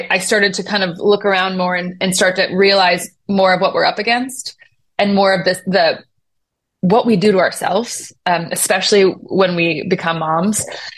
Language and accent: English; Buffalo, New York, United States; She's from New Jersey. I was from Buffalo, New York.